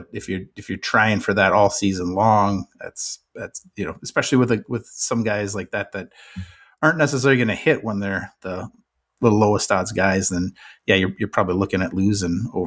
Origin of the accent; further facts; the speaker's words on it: United States; I'm American, so that's how I'm going to say